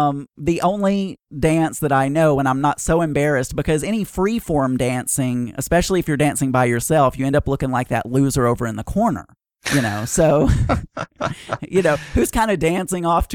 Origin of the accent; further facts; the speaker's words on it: the South, United States; accent: Southern; I don't know why I had to make my Southern accent even worse